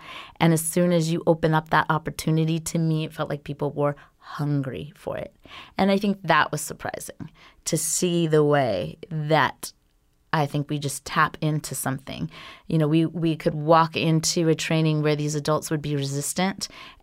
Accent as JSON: {"language": "English", "town": "Los Angeles", "region": "California", "country": "United States", "tie": "born or raised there", "said": "I grew up in Los Angeles, and forced busing was an issue when I was in the LA area."}